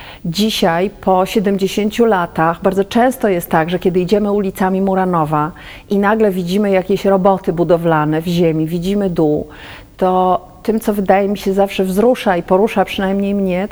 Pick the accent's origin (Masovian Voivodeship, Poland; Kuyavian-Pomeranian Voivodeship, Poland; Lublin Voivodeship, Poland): Masovian Voivodeship, Poland; Warsaw; Ja jestem warszawianką i zawsze to miejsce było dla mnie bardzo wyjątkowe.